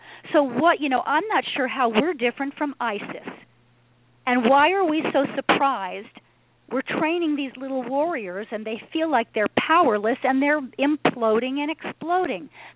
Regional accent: New York, United States; And I said, "I'm not angry. I'm from New York."

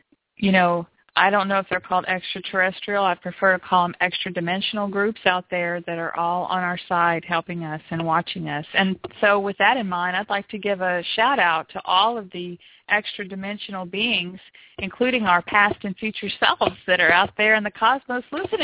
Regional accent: Texas, United States; We have the Texas Pleiadians, which I love very much because I can chat with people in my home state.

